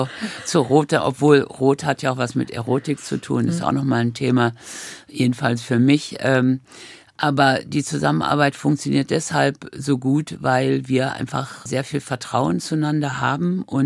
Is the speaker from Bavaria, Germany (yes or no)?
no; Berlin, Germany; nee, wir sind doch Berliner und jetzt bleiben wir in Berlin.